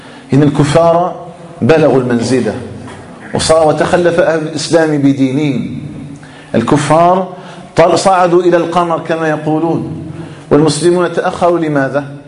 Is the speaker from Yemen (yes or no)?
no; Algeria; أسأله جل وعلا سبحانه أن يجعل بلدنا الجزائر آمنا مطمئنا